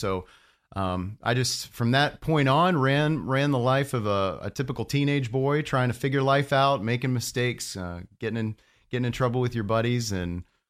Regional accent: Fort Myers, Florida, United States; also born or lived in Englewood; I grew up in Fort Myers, down on the coast, just a small city called Englewood.

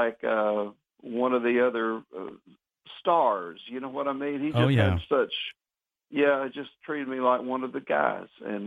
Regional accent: Jacksonville, Florida, United States; I was raised in church, and I'm from Florida. I'm from Jacksonville.

